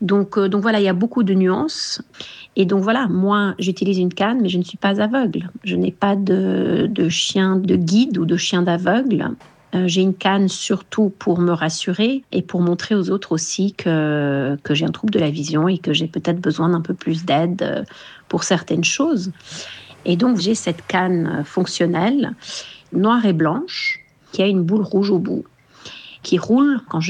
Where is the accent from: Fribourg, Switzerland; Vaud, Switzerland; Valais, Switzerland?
Vaud, Switzerland; Lausanne; also born or lived in Geneva; Je suis née à Genève, j'ai grandi à Lausanne